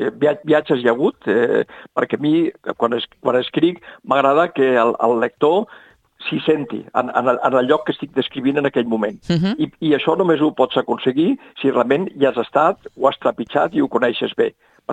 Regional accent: Barcelona, Catalonia, Spain; born or raised there

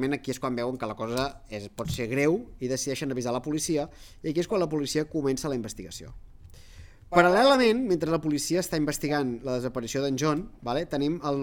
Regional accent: Catalonia, Spain; jo dic gomet vermell perquè sóc català

